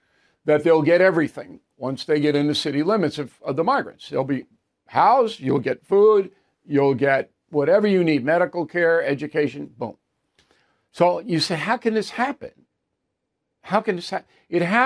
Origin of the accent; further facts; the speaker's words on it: Levittown, New York, United States; when I was raised in Levittown, Long Island, New York, a working class town.